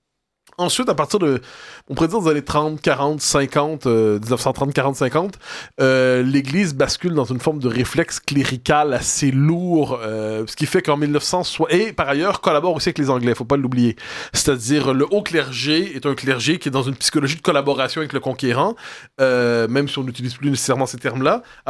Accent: Quebec, Canada; Et ça, quand on est Québécois, dans un pays, le Canada, qui globalement nie l'existence du peuple québécois

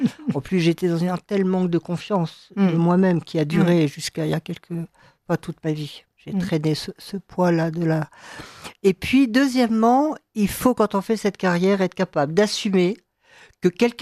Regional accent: Strasbourg, Grand Est, France; born there; Je suis née à Strasbourg

